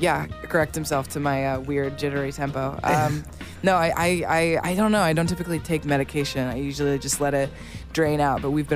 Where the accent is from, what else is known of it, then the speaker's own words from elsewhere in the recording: Portland, Oregon, United States; Portland, Oregon.